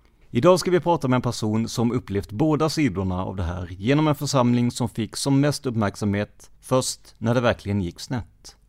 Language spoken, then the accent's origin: Swedish; Rödeby, Blekinge, Sweden; Jag är uppväxt i Rödeby, en ort som blev känd i media när en mobbad tonåringspappa sköt ihjäl en av sonens mobbare och skadade en annan allvarligt.